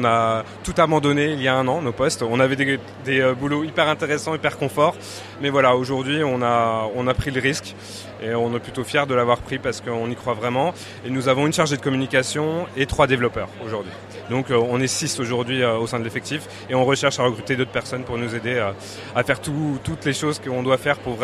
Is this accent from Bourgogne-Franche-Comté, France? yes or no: yes; Dijon, Bourgogne-Franche-Comté, France; Alors, nous, on est de Dijon, et ça on le revendique, on est de Bourgogne.